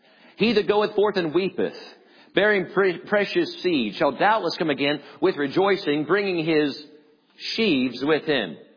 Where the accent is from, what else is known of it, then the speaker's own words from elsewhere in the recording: United States; I'm an American, folks, and I thank God to be an American. And it's where God placed me.